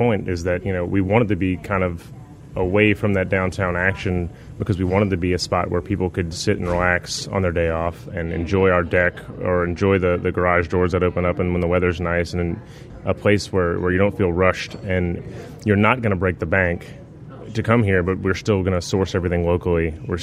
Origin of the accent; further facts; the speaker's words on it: New Orleans, Louisiana, United States; growing up in New Orleans and growing up with this kind of cuisine with all the great seafood and all the long growing seasons and great produce